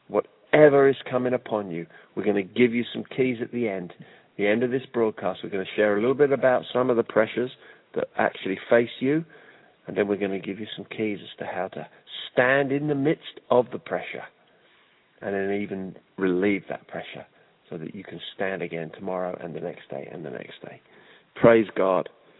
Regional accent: United Kingdom; moved away as an adult; also born or lived in United States; now in New Zealand; because I moved from my home country of the United Kingdom in 1997 to New Zealand.

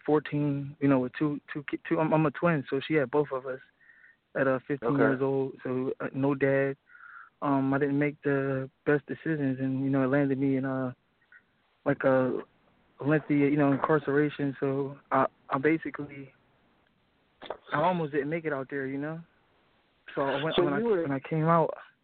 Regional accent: Camden, New Jersey, United States; I'm from Camden, New Jersey. It's like a very poverty stricken city.

